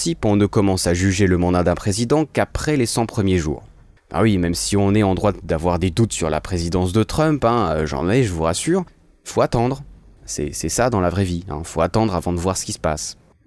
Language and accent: French; Switzerland; je suis Suisse, j'ai pas vraiment le droit de juger